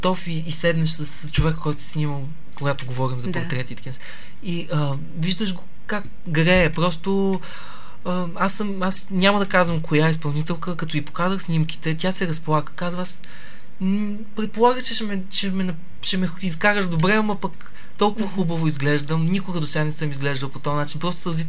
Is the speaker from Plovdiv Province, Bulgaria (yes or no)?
yes; Plovdiv, Plovdiv Province, Bulgaria; аз съм от Пловдив родом, там завърших строителния техникум.